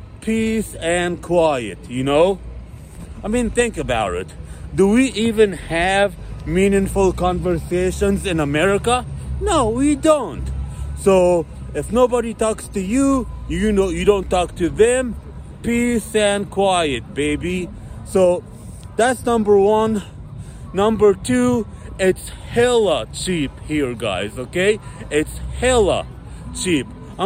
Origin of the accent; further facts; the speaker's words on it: Miami, Florida, United States; Again, 42 degrees weather, I'm from Miami, so anyways, I feel good.